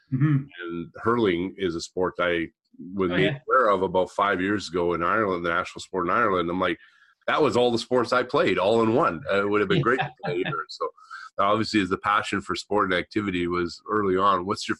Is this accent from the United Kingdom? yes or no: no; Montreal, Quebec, Canada; I grew up in Montreal. We moved every year